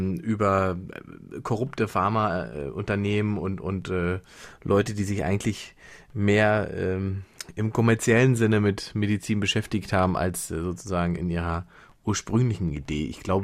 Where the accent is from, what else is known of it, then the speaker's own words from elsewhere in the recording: East Germany, Germany; ich komme ja aus der DDR ursprünglich.